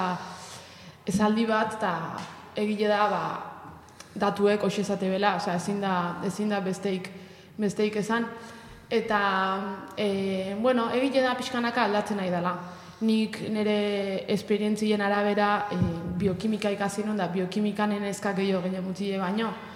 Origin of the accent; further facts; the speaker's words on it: Azpeitia, Basque Country, Spain; Ba, Azpeitiarra naiz